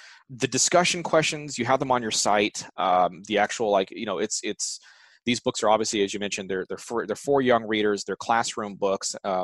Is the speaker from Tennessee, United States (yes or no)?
no; California, United States; You know, I mean, I'm from California.